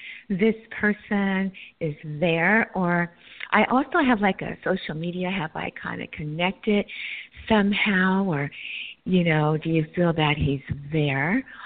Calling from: California, United States; Currently, I'm in California, but I will be relocating to Tennessee.

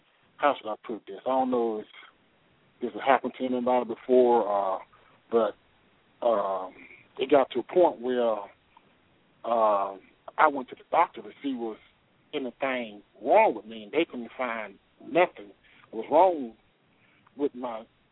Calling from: Tuscaloosa, Alabama, United States; I'm calling from Tuscaloosa, Alabama.

